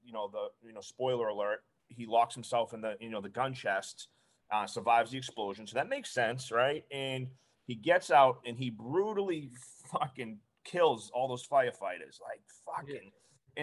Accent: Boston, Massachusetts, United States; accent: Boston; I know my fucking Boston accent.

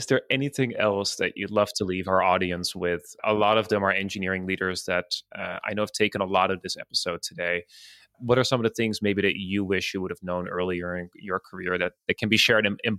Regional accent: Netherlands; I'm from the Netherlands originally, and we have a culture where being direct is similar to the Israelis and to many, and we're quite known for it.

